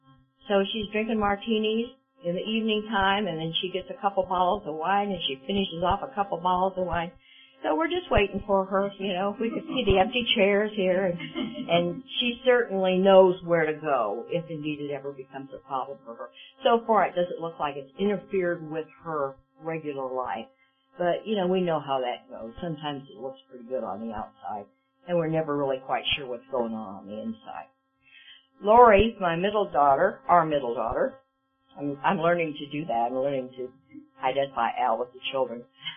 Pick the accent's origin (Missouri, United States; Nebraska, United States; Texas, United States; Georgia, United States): Nebraska, United States; Omaha; I was raised in Omaha, Nebraska, the oldest of four children.